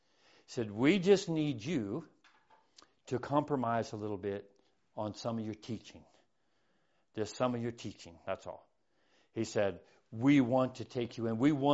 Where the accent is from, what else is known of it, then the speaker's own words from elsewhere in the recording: Florida, United States; We came from Florida, three or four states away. And we came here for the word.